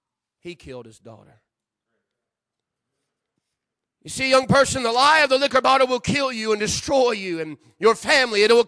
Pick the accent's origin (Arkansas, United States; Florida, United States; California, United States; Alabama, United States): Florida, United States; moved away as an adult; I grew up in Florida ever since till I was 19, and I moved, went to college. For all my childhood years, teenage years, I grew up the same place, down in Florida.